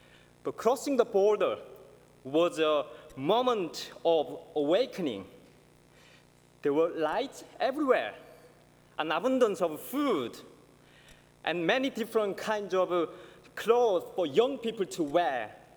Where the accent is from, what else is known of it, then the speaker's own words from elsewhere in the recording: North Korea; growing up in North Korea.